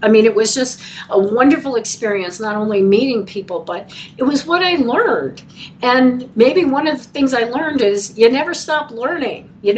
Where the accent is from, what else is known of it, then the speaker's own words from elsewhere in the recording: Denver, Colorado, United States; because I was from Denver, but I'd been gone for 5 years.